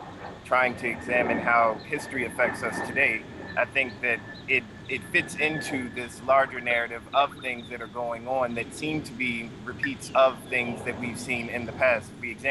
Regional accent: Illinois, United States; No, I'm actually from Illinois. I'm a student at Clemson.

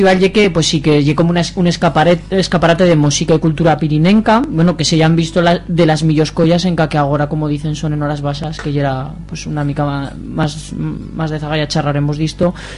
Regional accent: Aragon, Spain; pues yo soy aragonés

